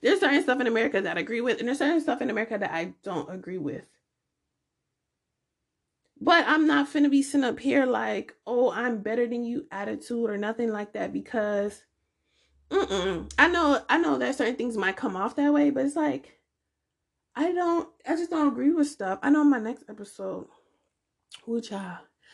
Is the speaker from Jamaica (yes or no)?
yes; Jamaica; So you tell me that because my skin is brown and I'm Jamaican, that I'm not black.